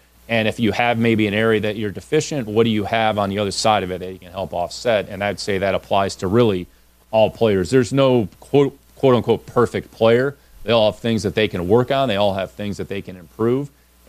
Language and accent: English; Cleveland, Ohio, United States; We're both from Cleveland.